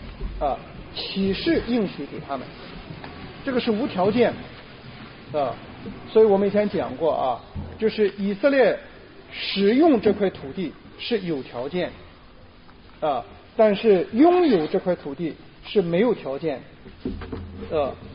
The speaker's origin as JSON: {"language": "Chinese", "country": "China", "said": "我就常常说啊，作为一个中国人，做"}